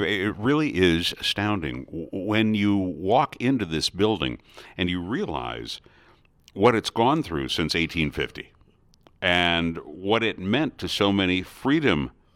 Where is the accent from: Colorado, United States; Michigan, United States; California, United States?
Michigan, United States; Detroit; I'm originally from Detroit, Gail, and so I have been to the Henry Ford Museum in Greenfield Village